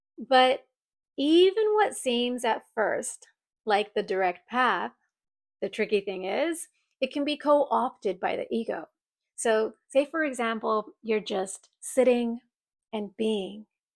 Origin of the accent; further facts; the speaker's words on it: Tokyo, Japan; English is a second language; Well, of course, because I grew up in Tokyo, right?